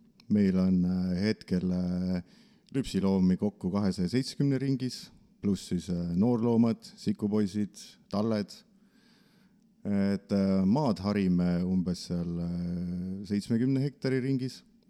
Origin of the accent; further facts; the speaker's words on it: Tihemetsa, Pärnu County, Estonia; Et me oleme ju kõik oleme Pärnumaalt või Pärnus pärit. Mina muidugi olen Tihemetsas Pärnusse läinud.